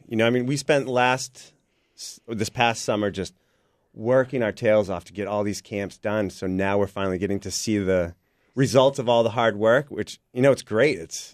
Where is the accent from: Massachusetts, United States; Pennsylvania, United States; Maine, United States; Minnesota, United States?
Maine, United States; Augusta; We all grew up together. We're from the Augusta Gardner area, so we've known each other our whole lives.